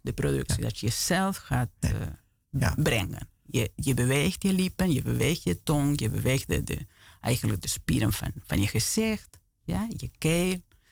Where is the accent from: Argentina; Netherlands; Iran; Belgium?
Argentina; accent: Argentine; Dutch is a second language; ik spreek met accent, met Argentijnse accent.